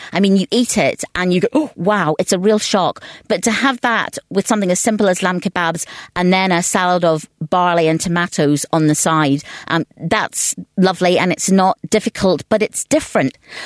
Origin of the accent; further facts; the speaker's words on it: Northern Ireland, United Kingdom; moved away as an adult; now in London, United Kingdom; I'm from Northern Ireland. And as I grew up in Ireland, we had nothing exotic whatsoever.